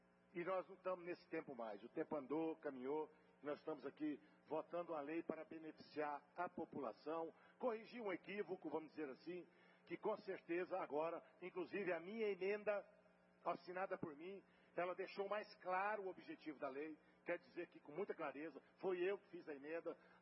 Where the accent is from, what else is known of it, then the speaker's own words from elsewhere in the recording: Bahia, Brazil; eu sou lá da roça, eu sou baiano, sou do Nordeste, lá desde Cal.